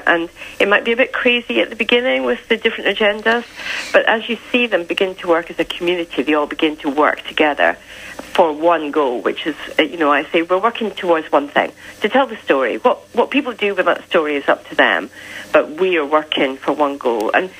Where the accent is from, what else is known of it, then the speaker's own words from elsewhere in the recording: Scotland, United Kingdom; So I'm from Scotland, so we do a couple up in Scotland